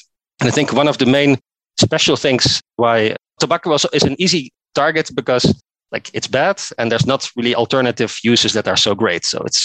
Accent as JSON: {"language": "English", "country": "Norway", "second_language": "English", "said": "I come from Norway"}